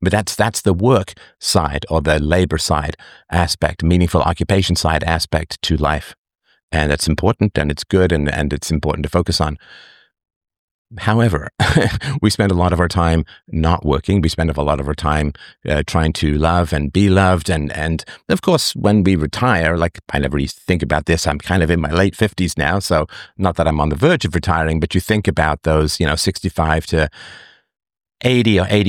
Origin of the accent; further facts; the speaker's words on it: England, United Kingdom; When I grew up in England, I lived in this apartment building, sort of a low-rise apartment building, with sort of paper-thin walls.